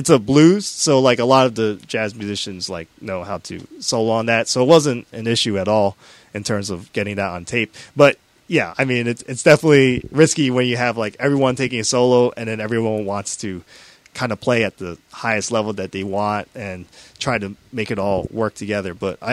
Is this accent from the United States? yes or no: yes; United States; born there; I mean, you know, I was born here in America, and I went through the school system where there was jazz band and stuff like that, right?